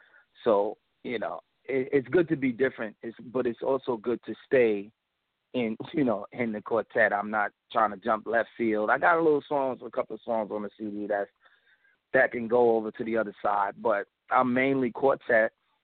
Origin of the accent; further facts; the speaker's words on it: Queens, New York, United States; also born or lived in Brooklyn; now in Long Island, United States; Well, I was born in Brooklyn. I was born in Brooklyn and raised in Queens, and then later on in the years, I moved to Long Island.